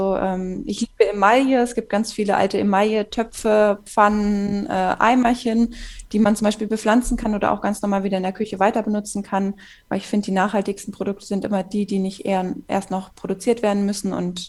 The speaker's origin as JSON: {"language": "German", "town": "Hanover", "region": "Lower Saxony", "country": "Germany", "said": "ich bin 24 Jahre alt. Ursprünglich komme ich aus Hannover, aber wohne jetzt seit 2 Jahren in einem kleinen Dorf in Sachsen in der Region Zwickau."}